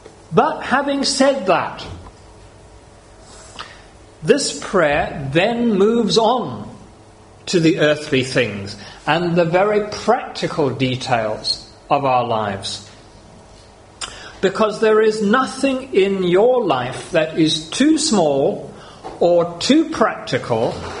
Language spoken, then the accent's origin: English; Zimbabwe; in my home country of Zimbabwe, the staple food, maize meal, has run out.